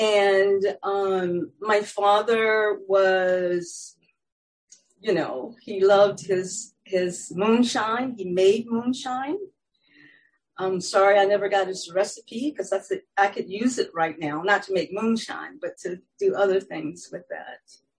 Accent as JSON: {"language": "English", "region": "Georgia", "country": "United States", "tie": "born there", "said": "I was born in 1951 in Middle Georgia, where if you were black in body, you went to the back of the bus."}